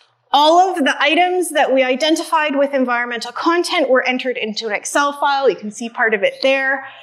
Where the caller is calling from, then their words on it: Canada; I come to you from the Aspen Parkland in Treaty 6 territory.